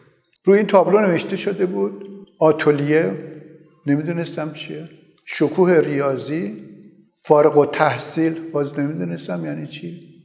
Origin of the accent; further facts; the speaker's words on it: Tehran, Tehran Province, Iran; also born or lived in Kashan; خانواده تصمیم گرفتن که به تهران بیایم. ما هم به تهران آمدیم. ابتدایی و دبیرستان رو در تهران طی کردم.